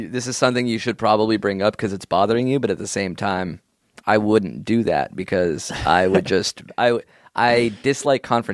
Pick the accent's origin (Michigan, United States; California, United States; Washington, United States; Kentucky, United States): California, United States; now in Germany; He's German and I'm American, and we were planning to go to California, where I'm from, for Christmas and New Year's. We live in Germany.